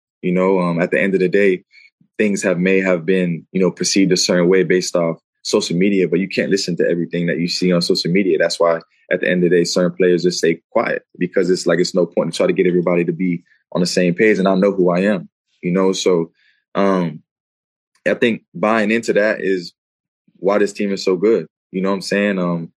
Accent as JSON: {"language": "English", "region": "Florida", "country": "United States", "said": "I'm from Florida, so I compete with the best of the best. It's just something that I kind of stand on. It's just how I grew up, you know."}